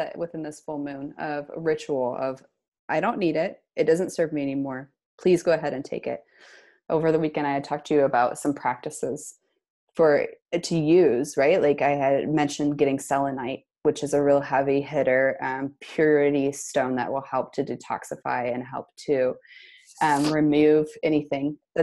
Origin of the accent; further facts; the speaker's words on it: Midwest, United States; And I've told you, I'm from the Midwest, right? And like, I've spent many a years in cornfields, very comfortable with them for the most part.